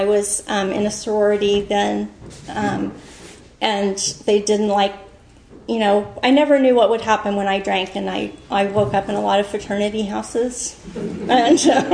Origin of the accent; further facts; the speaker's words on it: Texas, United States; I'm from Texas. I come from a family of very high functioning alcoholics.